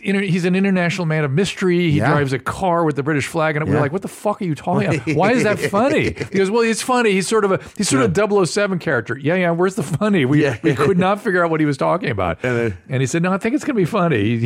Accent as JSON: {"language": "English", "region": "California", "country": "United States", "tie": "born or raised there", "said": "In Southern California."}